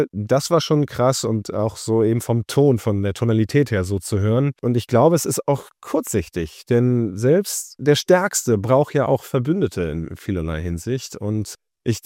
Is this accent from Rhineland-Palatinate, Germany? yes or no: no; Wiesbaden, Hesse, Germany; ich aufgewachsen bin in Wiesbaden, um die Ecke von einem amerikanischen Soldatenhousing.